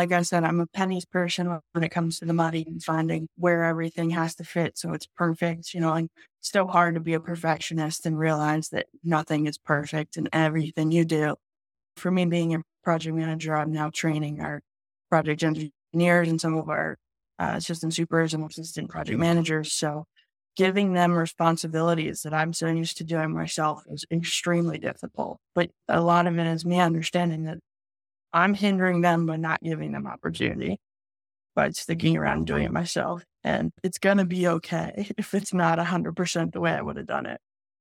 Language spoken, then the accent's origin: English; Philadelphia, Pennsylvania, United States; So I'm from Philadelphia, West Philly suburbs, born and raised.